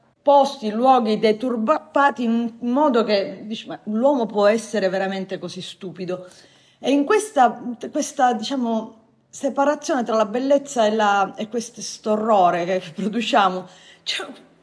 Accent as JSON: {"language": "Italian", "region": "Sicily", "country": "Italy", "said": "Il luogo come spazio vitale è stata ed è e spero rimarrà sempre la Sicilia, perché è la mia terra."}